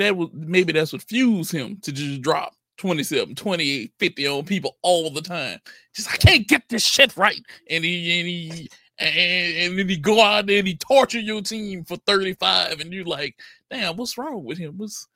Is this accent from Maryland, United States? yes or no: no; Louisiana, United States; I am from Louisiana. I'm just throwing that out there.